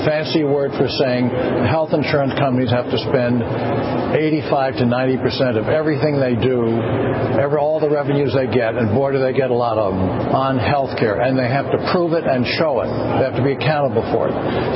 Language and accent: English; West Virginia, United States; Look, I come from West Virginia. I represent them.